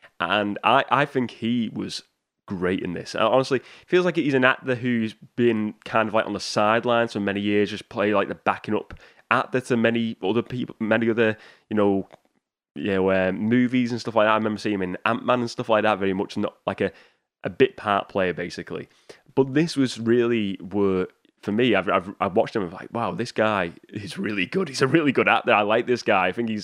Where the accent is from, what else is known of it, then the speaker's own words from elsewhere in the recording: United Kingdom; I'll be honest, I'm British. I've never had a Pop-Tart.